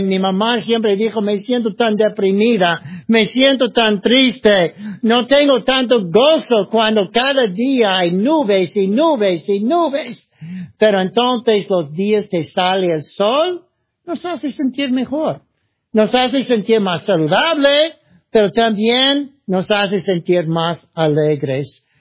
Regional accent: Ohio, United States; Spanish is a second language; soy de Ohio, en el norte, ¿verdad?, cerca del lago Erie, cerca de Pensilvania, Nueva York, por allí.

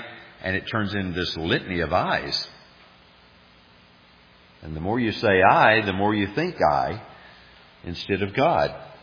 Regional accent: Alabama, United States; you know, I grew up in Northeast Alabama

